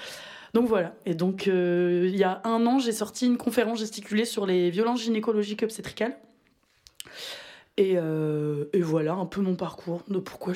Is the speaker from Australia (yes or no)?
no; France; moved away as an adult; now in Namur, Belgium; Je suis française de base, j'ai 23 ans.